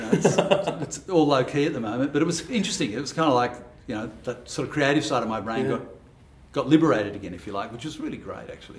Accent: Sydney, New South Wales, Australia; it's about my life when I was a kid as well, growing up in Sydney.

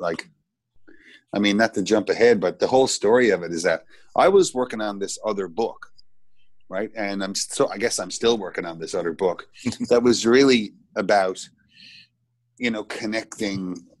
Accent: Petty Harbor, Newfoundland and Labrador, Canada; stuff that I had in my adult life and in my young life growing up in Petty Harbor

